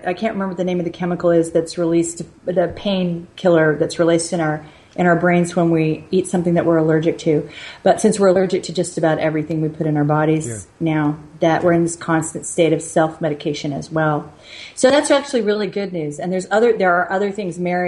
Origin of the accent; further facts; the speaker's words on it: Four Corners, United States; Without, you know, my family were ranchers. I come from the Four Corners.